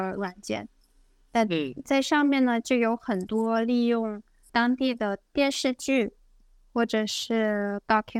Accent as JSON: {"language": "Chinese", "country": "China", "tie": "born or raised there", "also_born_or_lived": "Edmonton", "lives_now": "Quebec, Canada", "said": "我是魁北克人，因为我不能丢弃我本身我过去的背景，是吧？我从在中国出生长大，然后在英语区埃德蒙顿待了10年，然后在这里，我希望待一段时间。"}